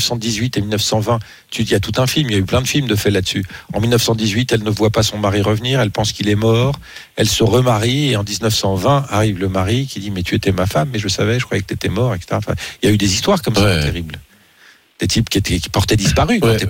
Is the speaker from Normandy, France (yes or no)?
no; Savigny-sur-Orge, Île-de-France, France; là où j'ai grandi, à Clairvillage, qui est à Savigny-sur-Orge, je crois